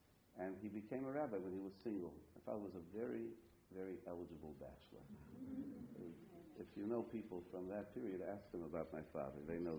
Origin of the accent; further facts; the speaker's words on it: Montreal, Quebec, Canada; also born or lived in Toronto; I was born in Toronto. And shortly after I was born, my parents moved to Montreal.